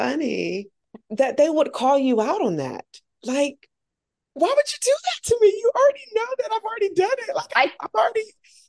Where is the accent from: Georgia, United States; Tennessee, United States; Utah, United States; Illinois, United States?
Georgia, United States; Augusta; I grew up in Augusta, Georgia